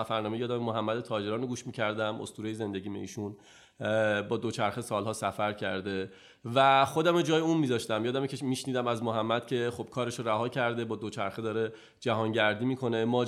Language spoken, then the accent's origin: Persian; Hamadan, Iran; now in Tehran, Iran; داستان زندگی من برمیگرده به این که من از همدان اومدم تهران، تصمیم گرفتم اینجا درس بخونم